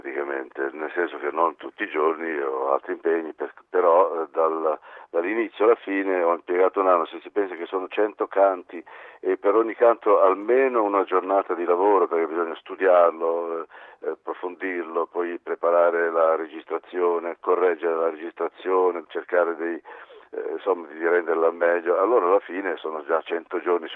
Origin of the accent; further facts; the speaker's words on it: Emilia-Romagna, Italy; essendo io romagnolo di Ravenna e Rimini